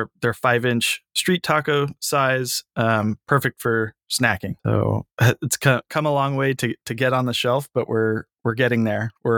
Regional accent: San Francisco, California, United States; because I grew up in San Francisco and I'm a big fan of the Mission style burrito with, you know, the wrap that you can get in a lot of great taquerias in town here.

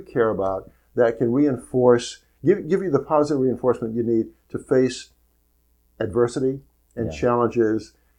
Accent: the South, United States; we had to face the racial discrimination that dominated society when I was growing up in the South.

